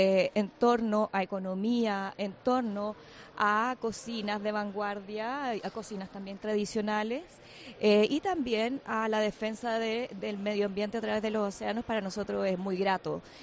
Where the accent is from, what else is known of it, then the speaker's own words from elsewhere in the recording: Los Lagos, Chile; vengo desde el sur de Chile, desde la Patagonia y específicamente del archipiélago de Chiloé.